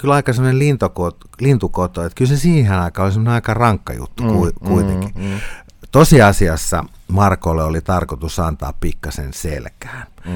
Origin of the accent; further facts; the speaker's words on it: Vantaa, Uusimaa, Finland; semmoisessa pienessä kylässä kuin Rajatorppa tuolla Länsi-Vantaalla, mistä mä oon kotoisin. Mä oon siellä asunut pikkupoikana